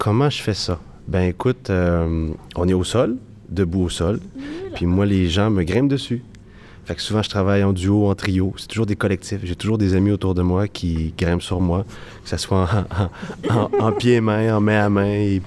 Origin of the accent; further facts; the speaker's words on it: Quebec City, Quebec, Canada; also born or lived in Tewksbury; Je viens de la ville de Québec. Fait que je suis né dans un petit hameau qui s'appelle Tewksbury, tout près de la ville de Québec, au Canada.